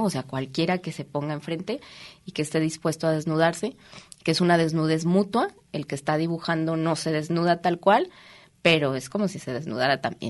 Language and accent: Spanish; Ocotlán, Jalisco, Mexico; born there; Yo nací en Ocotlán, Jalisco.